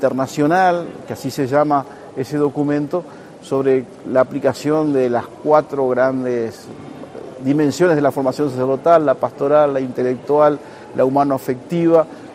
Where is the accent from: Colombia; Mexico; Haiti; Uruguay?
Uruguay; Somos 2 obispos uruguayos